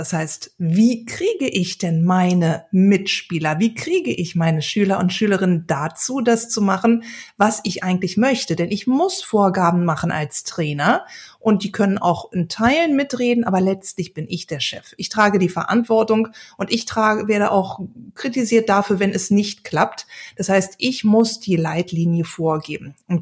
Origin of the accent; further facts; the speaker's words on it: Berlin, Germany; kurz bevor es dann losgeht mit der EM am 14. Juni in meiner Heimatstadt Berlin.